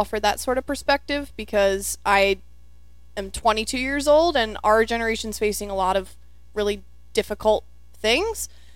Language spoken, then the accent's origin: English; Oregon, United States; born there; I was born in Oregon, so I'm a big Oregon Ducks fan. And I'm a big fan of Oregon as well.